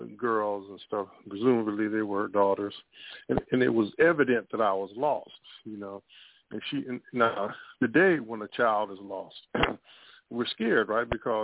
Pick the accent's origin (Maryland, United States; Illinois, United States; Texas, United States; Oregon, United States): Illinois, United States; now in Milwaukee, United States; I always tell this story because I'm not originally from Milwaukee. I'm from Southern Illinois, which is, you know